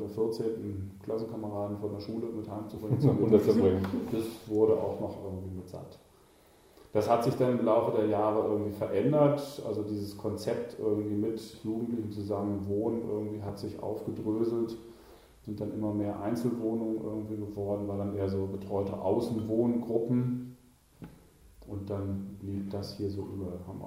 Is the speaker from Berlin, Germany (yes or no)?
no; Lübbecke, North Rhine-Westphalia, Germany; born there; Ich komme gebürtig aus Lübbecke, das ist in der Nähe von Minden in Westfalen.